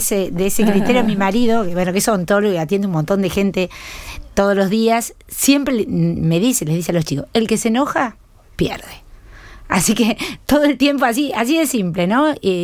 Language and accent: Spanish; General Roca, Río Negro, Argentina; yo viví en Roca toda la vida. Va, toda la vida, hasta los 18 años.